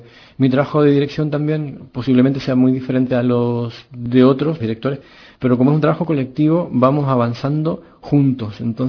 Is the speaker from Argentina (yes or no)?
no; Chile; moved away; Yo soy chileno y en Chile se hace mucho teatro en la calle, es muy gestual el teatro que se hacía, por lo menos cuando yo vivía allá